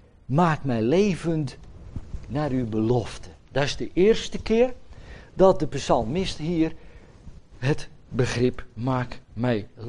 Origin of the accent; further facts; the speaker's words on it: Netherlands; moved away as an adult; now in Belgium; in Zemien nog meer nog altijd zendeling zijn, hier in Vlaanderen, als Hollanders.